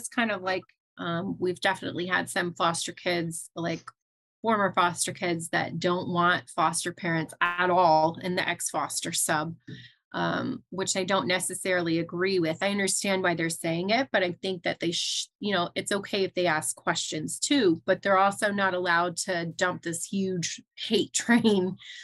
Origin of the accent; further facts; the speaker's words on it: Utah, United States; oh yeah, you know, I grew up in Utah also